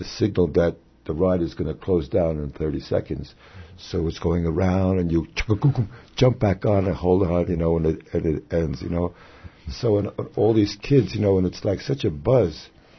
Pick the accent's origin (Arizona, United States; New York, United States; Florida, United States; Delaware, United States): New York, United States; Brooklyn; But, you know, I'm from Brooklyn, you're from Brooklyn, Bob